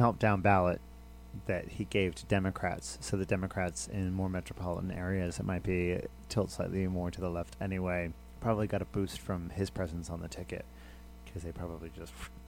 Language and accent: English; Houston, Texas, United States; I grew up in Houston, which is a fairly liberal area